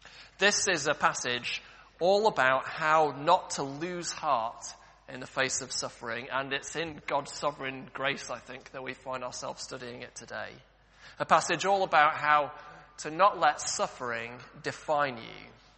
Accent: Manchester, North West England, United Kingdom; moved away; Manchester will always be my home. You wouldn't know it from my accent, but it's where I'm from. It's part of who I am.

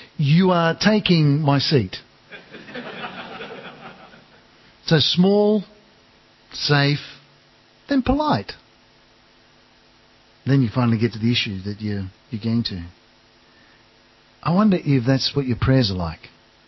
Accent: Sydney, New South Wales, Australia; I come from Sydney originally.

